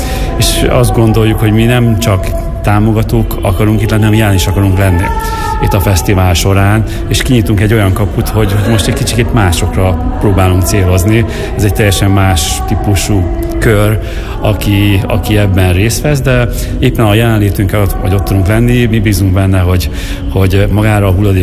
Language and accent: Hungarian; Miskolc, Borsod-Abaúj-Zemplén, Hungary; Így, ha másért nem, azért miskolciként oda kell állnunk mellé